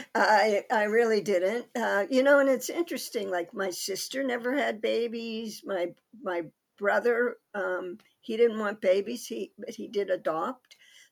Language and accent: English; Brentwood, Pennsylvania, United States; also born or lived in Cincinnati; So I was born in 1946 in Cincinnati, Ohio, but soon my family moved to a little place called Brentwood that was near Pittsburgh, Pennsylvania, and that's where I grew up.